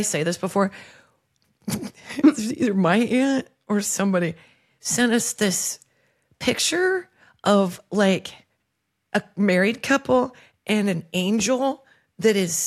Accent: Nebraska, United States; we're from Nebraska. And we root for the Chiefs.

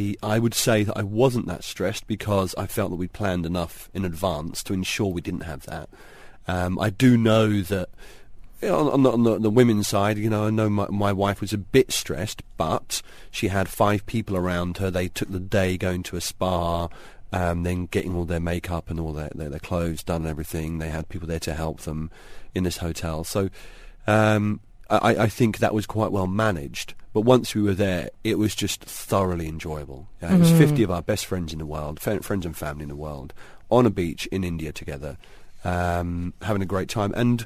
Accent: London, United Kingdom; my wife's Russian and I'm from London.

